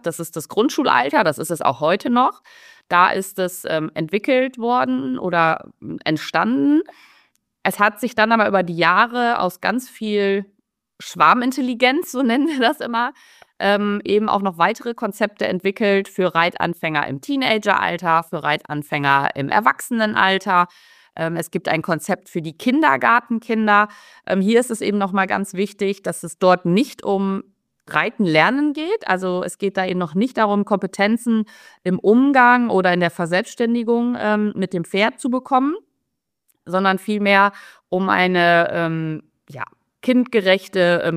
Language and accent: German; Merzen, Lower Saxony, Germany; Ich komme aus Merzen. Das ist ein kleiner Ort im Osnabrücker Land, also in der Nähe von Osnabrück. Schon Niedersachsen, aber ganz an der Grenze zu Nordrhein-Westfalen. Ich bin 42 Jahre alt